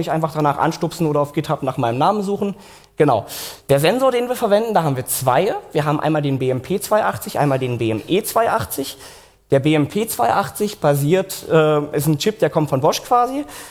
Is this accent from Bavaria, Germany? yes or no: no; Saxony-Anhalt, Germany; 21 Jahre alt, ich komme so aus der Ecke Dessau-Magdeburg.